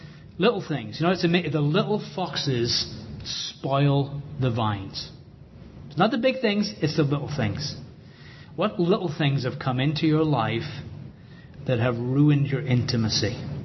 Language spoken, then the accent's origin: English; England, United Kingdom; You see, I'm an Englishman.